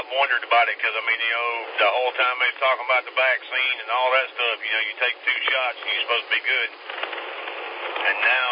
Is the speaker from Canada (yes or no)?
no; Greenville, United States; I'm from Greenville.